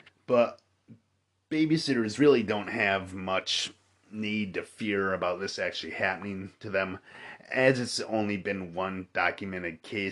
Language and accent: English; Milwaukee, Wisconsin, United States; I believe that the first supposed picture of one of these creepy clowns was taken in near my hometown of Milwaukee, actually, as a matter of fact.